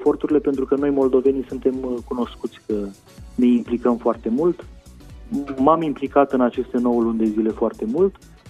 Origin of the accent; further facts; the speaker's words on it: Iași, Iași County, Romania; E o mândrie pentru mine că sunt din Iași, e o mândrie pentru mine că am avut posibilitatea să studiez în Iași.